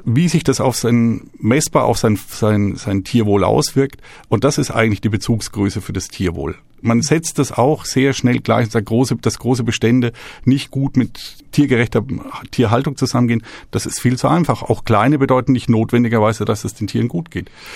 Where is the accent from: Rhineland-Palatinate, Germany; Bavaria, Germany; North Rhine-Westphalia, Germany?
Bavaria, Germany; ich komme aus einer Region, aus Franken, wo diese kleinbürgerliche Nebenerwerbslandwirtschaft aus historischen Gründen sehr weit verbreitet war.